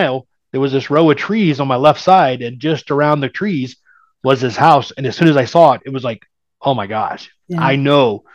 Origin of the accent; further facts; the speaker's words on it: Ohio, United States; Yeah, I was born and raised in Ohio.